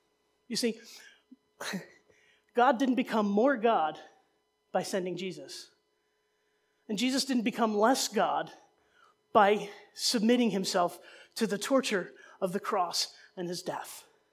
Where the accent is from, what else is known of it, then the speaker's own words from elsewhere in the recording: New Jersey, United States; She's from New Jersey, we're from the Garden State.